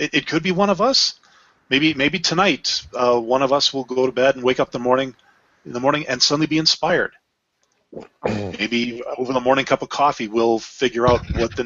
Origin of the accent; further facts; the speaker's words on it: Canada; I'm Canadian. It's in my blood, all right?